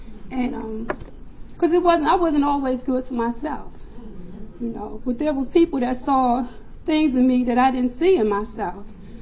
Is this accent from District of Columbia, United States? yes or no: yes; Washington, District of Columbia, United States; You know, I was born and raised in Southwest D.C., in a project in Southwest.